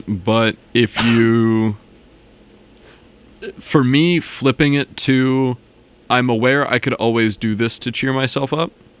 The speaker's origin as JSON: {"language": "English", "town": "Albuquerque", "region": "New Mexico", "country": "United States", "tie": "born or raised there", "said": "I grew up in Albuquerque, and Albuquerque is quite up there in terms of elevation."}